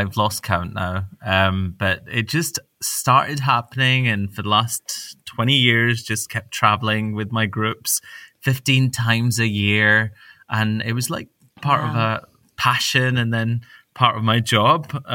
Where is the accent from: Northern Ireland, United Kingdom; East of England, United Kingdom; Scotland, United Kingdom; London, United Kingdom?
Scotland, United Kingdom; Glasgow; And so when I grew up in Glasgow, so our holidays were, oh my God, it was so exciting.